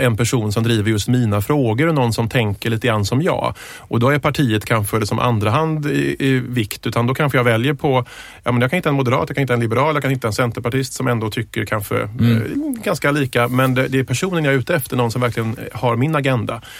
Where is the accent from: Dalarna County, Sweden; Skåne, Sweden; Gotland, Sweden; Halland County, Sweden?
Halland County, Sweden; Varberg; also born or lived in Gothenburg; jag är faktiskt född i Göteborg och uppväxt i Varberg i Halland. Just så att västkusten ligger mig varmt om hjärtat.